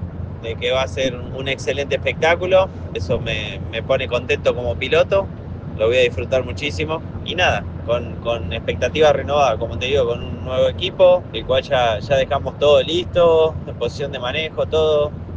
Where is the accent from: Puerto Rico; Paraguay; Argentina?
Argentina; Córdoba; una carrera que uno como cordobés la espera hace bastante, hace más de 11 años que el TC no va a Córdoba